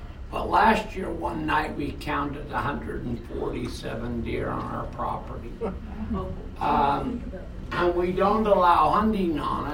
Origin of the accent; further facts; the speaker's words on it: Utah, United States; I'm a northerner. I was raised in Cache Valley.